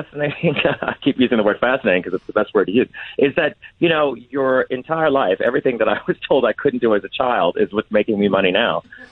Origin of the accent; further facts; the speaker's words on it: New Orleans, Louisiana, United States; my hometown of New Orleans